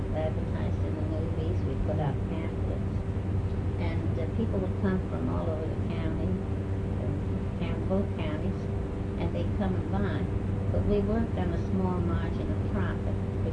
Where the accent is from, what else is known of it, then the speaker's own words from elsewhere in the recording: Rhode Island, United States; He said they're from Rhode Island, and he knew I was from Rhode Island.